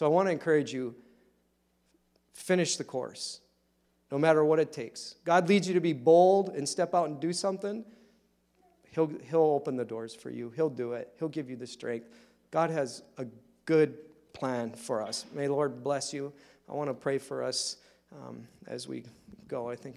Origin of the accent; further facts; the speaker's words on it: United States; It really encourages my faith as an American, as a Westerner, to live radical for Jesus